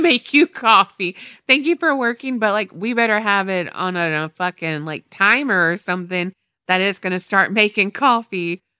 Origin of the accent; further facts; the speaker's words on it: West Virginia, United States; now in Arizona, United States; I'm from West Virginia, living in Arizona.